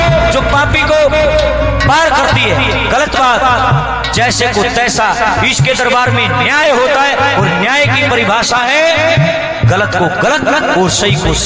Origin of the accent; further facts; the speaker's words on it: Kagsar, Haryana, India; मेरा गांव है कागसर, जिला लाग है हिसार, और ई मरू हूं जींद में